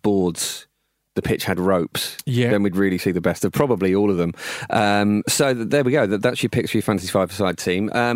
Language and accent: English; Raynham, Massachusetts, United States; So I'm delighted to learn that he's from Raynham, because that's my hometown.